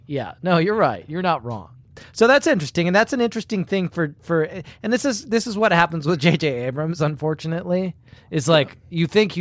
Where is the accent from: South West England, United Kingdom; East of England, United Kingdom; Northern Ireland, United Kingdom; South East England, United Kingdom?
South East England, United Kingdom; Brighton; London, yeah, just like me. I'm from Brighton.